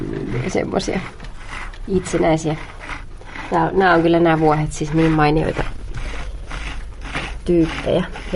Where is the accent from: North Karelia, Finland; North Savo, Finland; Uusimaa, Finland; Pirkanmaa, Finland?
North Karelia, Finland; Outokumpu; born there; Minä olen syntynyt Karjalassa, Outokummussa.